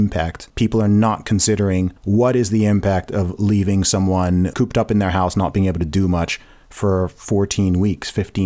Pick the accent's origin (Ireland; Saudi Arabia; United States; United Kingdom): Saudi Arabia; I grew up in Saudi Arabia